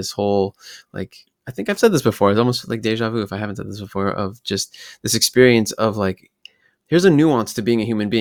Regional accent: Escondido, California, United States; also born or lived in Redlands; And and then all through high school, we moved from San Diego area. Shout out to the folks out in Escondido.

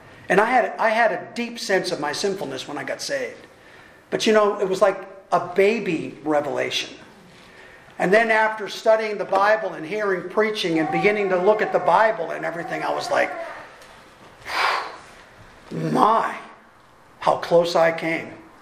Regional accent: Greenville, Maine, United States; It was 75 miles from me, and it was my hometown in Greenville, Maine.

